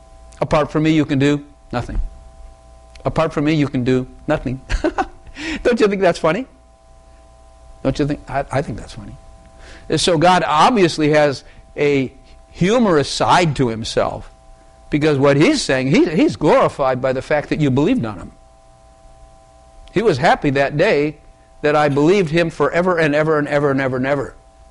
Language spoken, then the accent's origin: English; United States; born there; I'm born in America, I'm Christian.